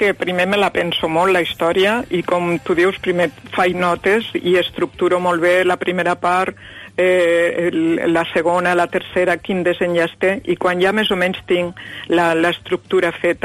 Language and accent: Catalan; Lleida, Catalonia, Spain; jo sóc de Lleida.